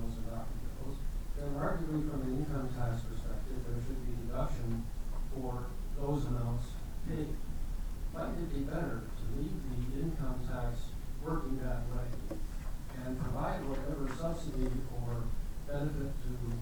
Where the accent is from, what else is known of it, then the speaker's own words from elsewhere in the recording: Berkeley, California, United States; from Berkeley, California.